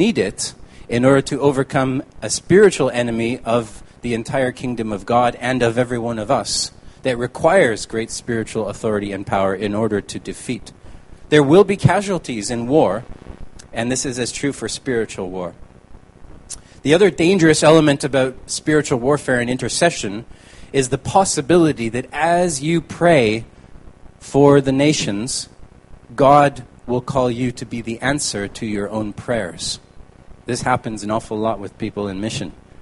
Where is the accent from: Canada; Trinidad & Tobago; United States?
Canada; Vimy Ridge Memorial is significant for me as a Canadian